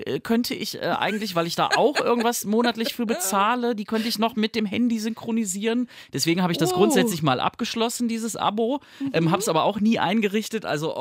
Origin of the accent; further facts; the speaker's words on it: Aachen, North Rhine-Westphalia, Germany; Also ich sage eigentlich immer da irgendwo bei Aachen, sage ich eigentlich immer.